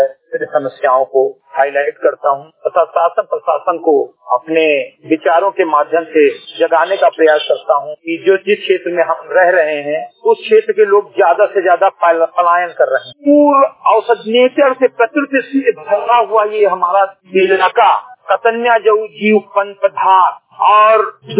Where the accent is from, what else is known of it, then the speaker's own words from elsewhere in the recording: Uttar Pradesh, India; ग्राम सभा केंद्रीय कटही विकास खंड हुआ जनपद बहराइच का मूल निवासी हूँ